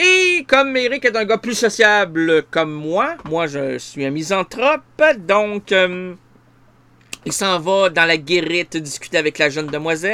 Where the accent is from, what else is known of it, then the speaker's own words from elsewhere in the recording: Quebec, Canada; on vient de partouze aussi, on vient de Québec